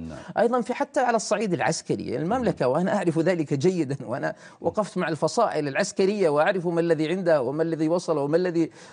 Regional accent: Syria; إلى أهلنا وإلى بلدنا سوريا

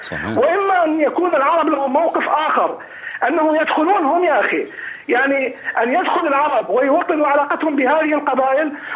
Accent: Fallujah, Al Anbar, Iraq; أنا ابن الفلوجة وأعرف جسر الفلوجة القديم وجسر الفلوجة الجديد على نهر الفرات

